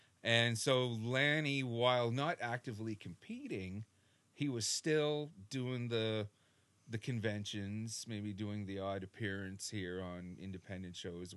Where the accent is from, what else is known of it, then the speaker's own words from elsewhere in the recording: Canada; I'm so Canadian